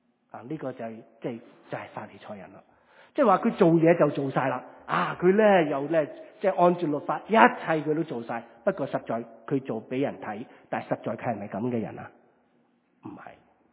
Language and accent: Cantonese; Guangdong, China; 即係我廣東人咧就話，你要扮嘢